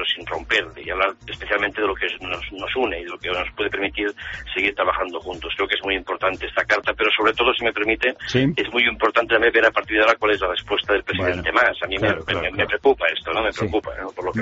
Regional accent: Catalonia, Spain; que somos catalanes, no queremos dejar de ser españoles

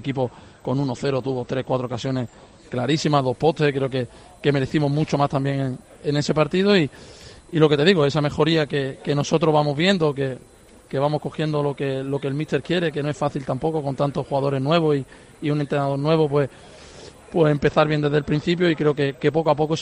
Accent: Málaga, Andalusia, Spain; más para mí que soy de Málaga

